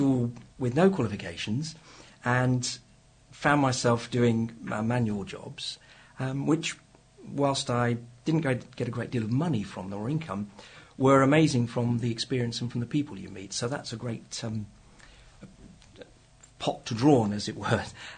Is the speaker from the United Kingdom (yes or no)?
yes; Clevedon, South West England, United Kingdom; Well, I'm actually from Clevedon, which is not that international, but it is if you look out over to Wales, I suppose, across the Bristol Channel.